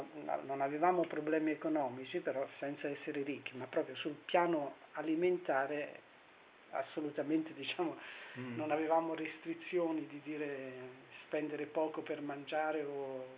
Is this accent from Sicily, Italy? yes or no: no; Grosseto, Tuscany, Italy; also born or lived in Florence; Io sono di Grosseto. Grosseto è l'ultima città della Toscana.